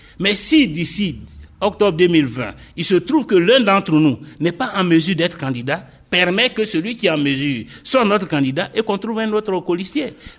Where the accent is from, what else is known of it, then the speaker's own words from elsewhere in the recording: Côte d’Ivoire; moi, personnellement, en tant qu'Ivoirien, en tant qu'homme politique qui veut faire avancer le pays